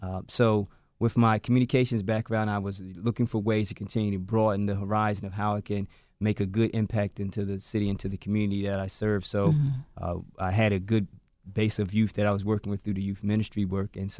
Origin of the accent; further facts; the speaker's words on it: Newark, New Jersey, United States; Because I grew up in Newark, New Jersey, so I'm really not from Philly. So growing up in Newark, New Jersey